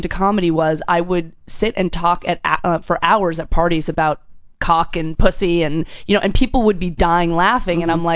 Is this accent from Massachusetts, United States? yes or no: yes; Boston, Massachusetts, United States; now in Los Angeles, United States; No, actually, I'm originally from Boston.